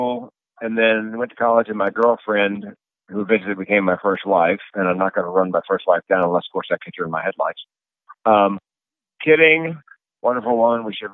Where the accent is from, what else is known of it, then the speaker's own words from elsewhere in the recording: Raleigh, North Carolina, United States; Came off the road to some radio back in Raleigh, my hometown, North Carolina.